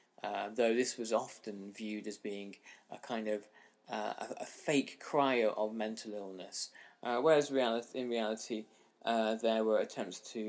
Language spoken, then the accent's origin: English; Hong Kong; my own experience of growing up in Hong Kong in the 1980s and passing over to China fairly frequently